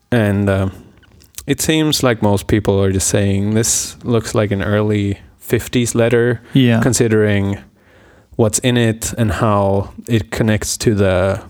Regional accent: Sweden; English is a second language; now in Montana, United States; We're two guys from Sweden, currently living in Montana

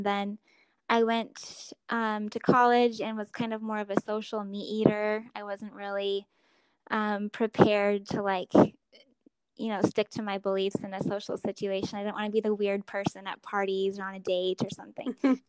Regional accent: Arizona, United States; So I grew up in Arizona, and I have six siblings, and we were just like a typical family.

